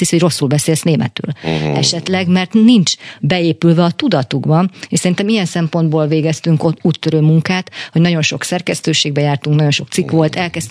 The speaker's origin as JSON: {"language": "Hungarian", "town": "Sopron", "region": "Győr-Moson-Sopron", "country": "Hungary", "said": "Például én Sopronból származok"}